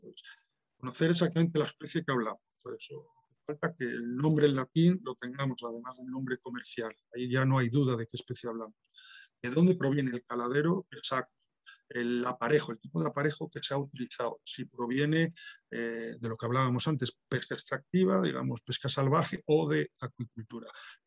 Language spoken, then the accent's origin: Spanish; Galicia, Spain; en mi tierra, en Galicia, pues comemos cerca de 60 kilos de pescado al año.